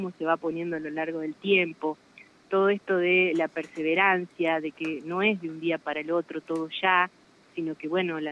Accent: Del Campillo, Córdoba, Argentina; moved away as an adult; also born or lived in Santa Rosa; now in Colonia Barón, Argentina; Yo soy de Del Campillo, que es un pueblo rural del sur de la provincia de Córdoba. Y bueno, me fui a Santa Rosa a estudiar agronomía y de Santa Rosa me radiqué acá en Colonia Barón.

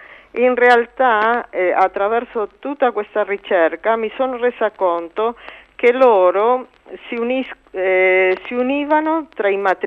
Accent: Liguria, Italy; now in Argentina; anche noi siamo liguri che abitiamo in suolo argentino.

